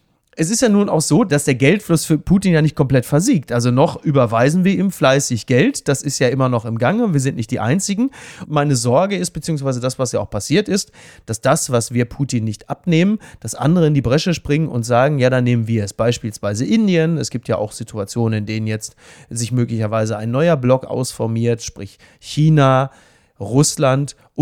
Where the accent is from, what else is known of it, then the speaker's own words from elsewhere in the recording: Henrichenburg, North Rhine-Westphalia, Germany; bei mir in meiner Hausbank in Henrichenburg, wo ich herkomme, auf meinem Dorf